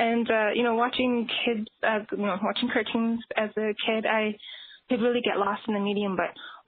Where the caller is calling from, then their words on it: Northwest Territories, Canada; I'm calling you from the Northwest Territories in Canada.